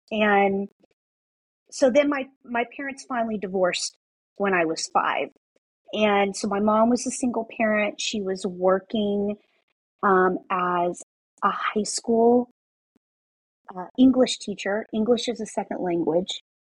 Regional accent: Texas, United States; I grew up in Texas. So I grew up, both of my parents, native Texan

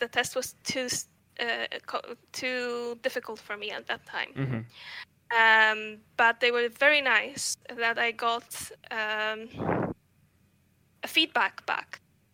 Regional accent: Poland; English is a second language; obviously I'm from Poland

